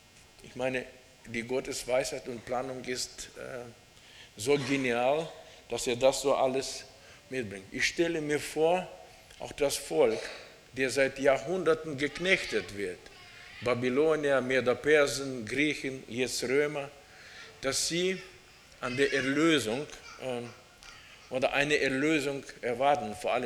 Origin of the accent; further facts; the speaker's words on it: Kazakhstan; als Kind in Kasachstan, in der Baptistengemeinde